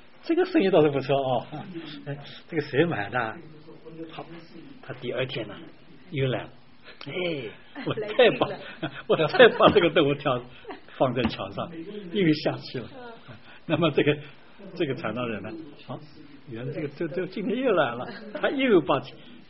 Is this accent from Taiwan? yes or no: no; China